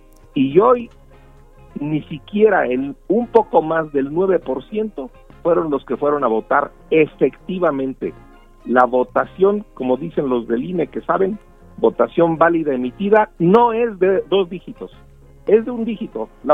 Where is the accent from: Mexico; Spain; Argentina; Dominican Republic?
Mexico; yo soy mexicano